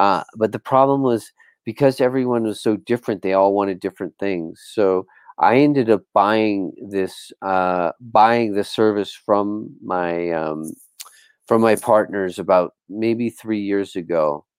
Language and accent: English; Bermuda; moved away as an adult; now in Sayulita, Mexico; So, in about 2010, I moved to Sayulita. I'm from Bermuda in the Caribbean, and I moved to Sayulita from Bermuda.